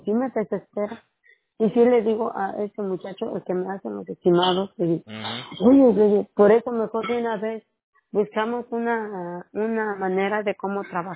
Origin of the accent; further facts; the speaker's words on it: Oaxaca, Mexico; yo soy de una, de un pueblito de la, del estado de Oaxaca, de la de México.